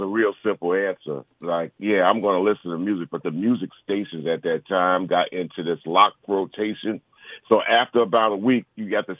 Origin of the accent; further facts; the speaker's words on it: Long Island, New York, United States; Because here I am coming from Long Island. I'm in New York.